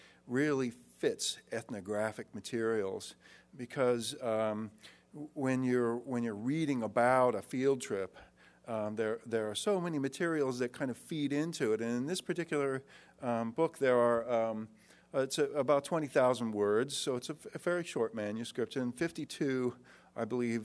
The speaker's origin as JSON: {"language": "English", "region": "Midwest", "country": "United States", "said": "It's a Midwestern trip, and I'm a Midwesterner"}